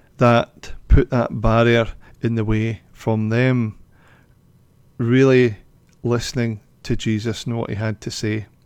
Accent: Dalkeith, Scotland, United Kingdom; when I was growing up in Dalkeith as a young boy, as a teenager, it was right in the middle of the miners' strike.

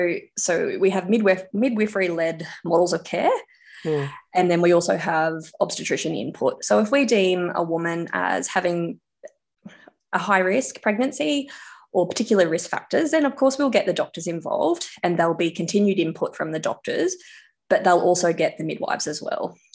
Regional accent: Queensland, Australia; now in Tamworth, Australia; No, I'm not a native of Tamworth. I'm actually from Queensland, a different state. So I moved to New South Wales about 11 years ago, and Tamworth has been my area where my husband and I will continue to live.

